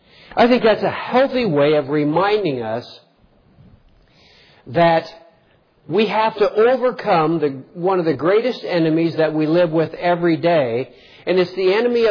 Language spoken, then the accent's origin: English; United States; because I'm an American and have been trained all my life to think I'm right